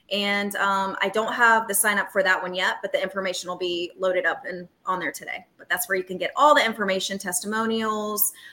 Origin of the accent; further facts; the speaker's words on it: Charleston, United States; the Charleston 5K. That's going to line up with the E2R Charleston 5K on November 9th. And that's my hometown. So I'm going to go all hard for this one.